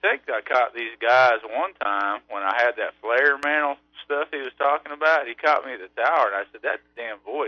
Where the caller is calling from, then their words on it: Wetumpka, Alabama, United States; I'm between Wetumpka and Eclectic, dude, actually, on 170.